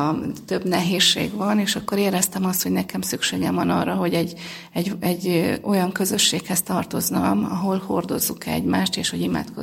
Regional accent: Kaposvár, Somogy, Hungary; én Somogy megyéből származom, Kaposváron születtem

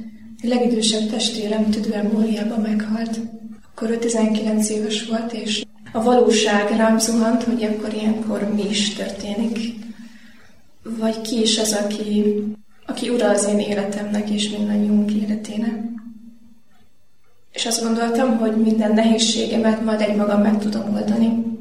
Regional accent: Great Hungarian Plain, Hungary; A családunk harmadik gyermekeként születtem, és én vagyok a legkisebb. Az Alföldön egy kis faluban nőttem föl.

